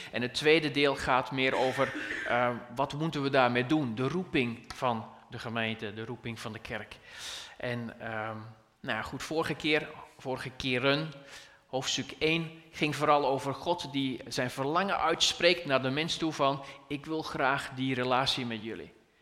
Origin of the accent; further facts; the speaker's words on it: Belgium; moved away; Nu, jullie weten allemaal, ik kom uit België.